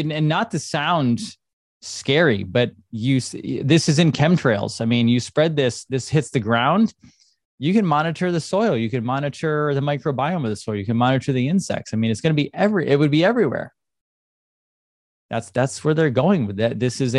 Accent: United States; Like, as an American, not that I necessarily want to, but you can fly over there

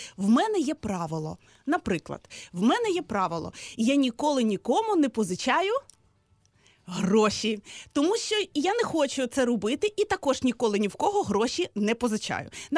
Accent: Lviv, Lviv Oblast, Ukraine; особливо в нас на Західній Україні в першу чергу, тому що я зі Львова приїхала.

